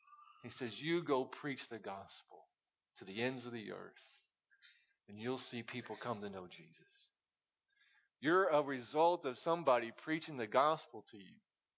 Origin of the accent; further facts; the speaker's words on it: Shelbyville, Indiana, United States; I'm from Shelbyville, Indiana. Where's that? I don't know. Off 74 somewhere.